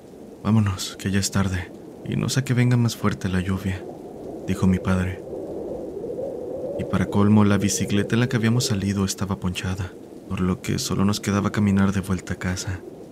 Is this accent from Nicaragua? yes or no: yes; Corinto, Chinandega, Nicaragua; cuando tenía alrededor de 7 años, en Corinto, municipio de Chinandega, lugar de donde soy oriundo.